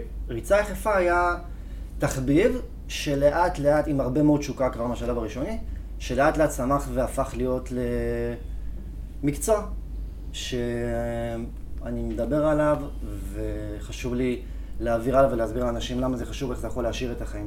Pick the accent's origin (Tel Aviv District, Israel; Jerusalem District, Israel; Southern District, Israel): Jerusalem District, Israel; Jerusalem; אני גדלתי בירושלים, למדתי בתיכון ארטמן